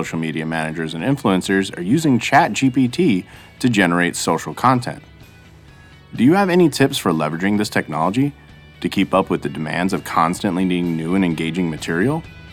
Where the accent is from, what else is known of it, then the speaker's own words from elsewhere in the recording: Indianapolis, Indiana, United States; from Indianapolis, a longtime listener and reader of your books.